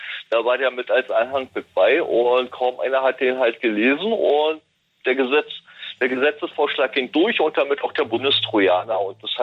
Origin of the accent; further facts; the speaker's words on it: Berlin, Germany; Ja, ich bin aus dem Friedrichshain.